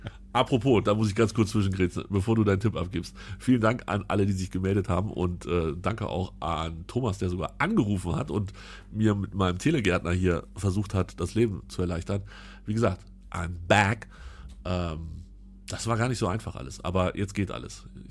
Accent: Swabia, Germany; Ich bin kein Bayer, ich bin Schwabe.

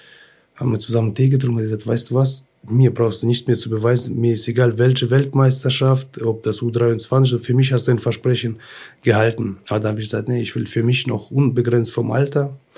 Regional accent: Kazakhstan; now in Germany; weil ich komme aus Kasachstan. Wir sind aus einem Dorf.

